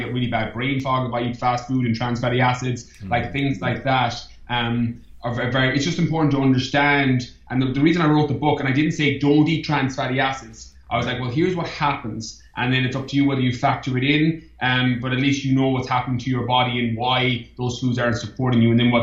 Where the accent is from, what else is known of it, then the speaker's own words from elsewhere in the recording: Ireland; I'm pure Irish on this one.